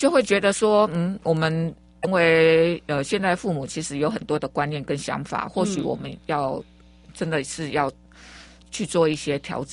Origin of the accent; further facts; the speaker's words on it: Xinying, Tainan, Taiwan; 因为我是新营人、哦、我妈妈当时生我们的是在新营的一个州妇产科、